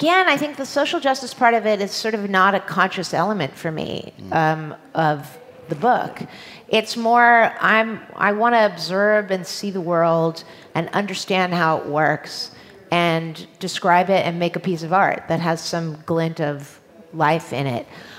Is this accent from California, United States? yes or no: yes; California, United States; that was as a Californian and a person living in Los Angeles who's interested in the world around her